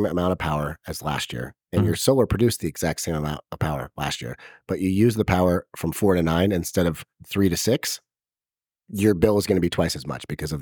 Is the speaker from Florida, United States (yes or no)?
no; Grass Valley, California, United States; I grew up in Grass Valley, so I'm allowed to talk trash about it.